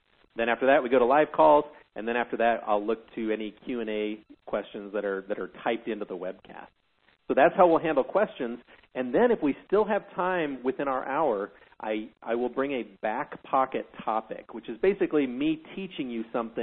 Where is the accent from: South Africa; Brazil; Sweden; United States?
United States; Missouri; moved away as an adult; now in Germany; I'm from Missouri.